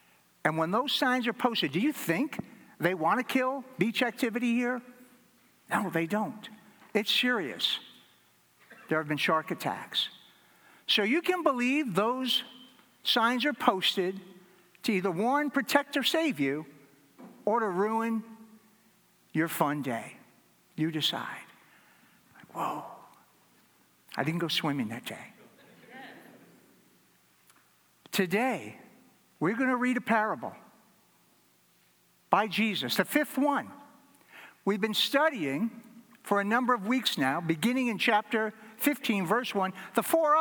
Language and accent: English; New York, United States; I grew up on Long Island. Would head out to Robert Moses and spend tons of time out on the water.